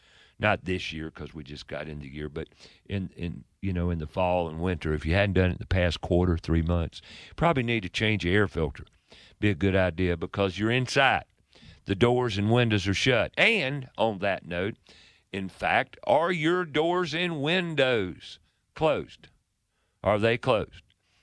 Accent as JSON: {"language": "English", "town": "Charlotte", "region": "North Carolina", "country": "United States", "tie": "born or raised there", "said": "I was born and raised in Charlotte, and the weather has changed a bit, gotten seasonally a little warmer in the winter."}